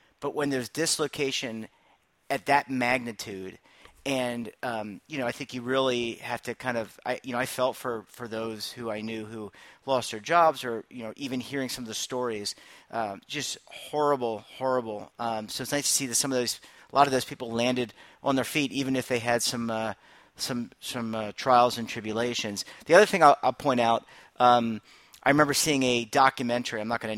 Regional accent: Baltimore, Maryland, United States; now in New York, United States; I remember I just moved to New York in 2008 from Baltimore, Maryland, my hometown.

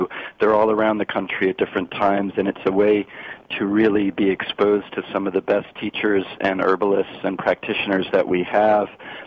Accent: New Jersey, United States; I was just growing up in New Jersey

